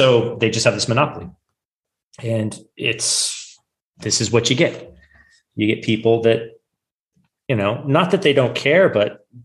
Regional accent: California, United States; I mean, when I grew up here in California, so I remember some of them, but it's never been this bad.

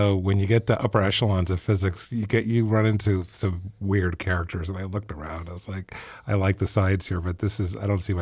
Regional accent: Ethiopia; I grew up in Ethiopia and he was the first cardiologist there.

